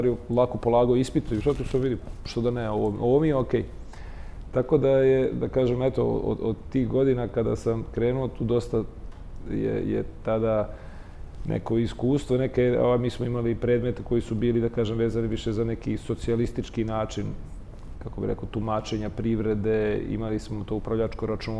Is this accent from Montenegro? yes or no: no; Bosnia & Herzegovina; born there; ja sam rođen u Bosni i onda ovdje kad sam došao, mi smo faktički bili izbjeglice